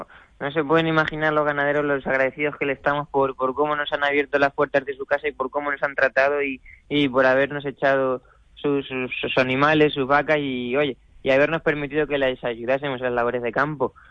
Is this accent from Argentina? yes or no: no; Castilla-La Mancha, Spain; los fines de semana cuando estoy en el pueblo siempre las sigo viendo, o sea que, vamos, le tengo un cariño y un apego especial a Cuenca y a mi pueblo y a toda mi gente que es allí